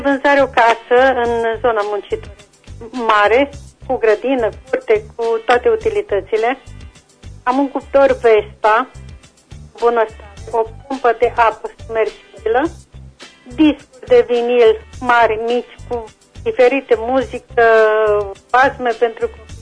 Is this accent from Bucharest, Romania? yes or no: no; Reșița, Caraș-Severin, Romania; din Reșița.